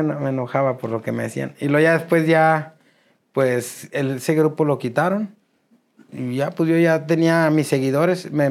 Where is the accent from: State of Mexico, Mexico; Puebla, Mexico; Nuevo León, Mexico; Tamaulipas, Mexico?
Nuevo León, Mexico; Monterrey; Pero no, como soy de Monterrey, lo voy a tocar una cumbia.